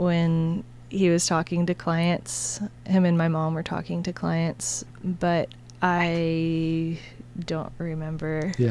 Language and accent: English; Boise, Idaho, United States; And I grew up in Boise, Idaho. My dad had a sign shop. And so I just grew up hanging out at the sign shop.